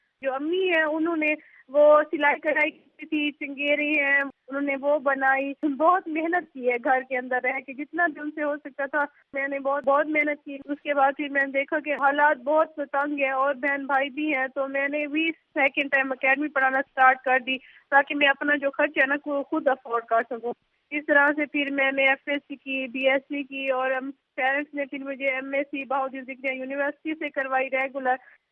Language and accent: Urdu; Pakistan; اور میں قصبہ خیبر صدات سے بلونگ کرتی ہوں جس کی تحصیل علی پور ہے, ضلع مظفر گڑھ ہے.